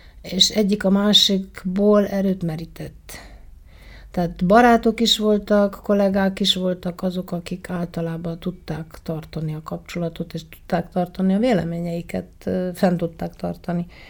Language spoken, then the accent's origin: Hungarian; Hungary; Mert én csak azt mondtam, hogy egyrészt magyar vagyok, másrészt a pap az apám